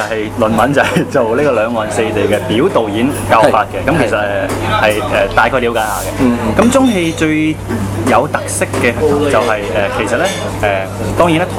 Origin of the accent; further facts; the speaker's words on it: Macau; 我本身係一個澳門人嚟嘅。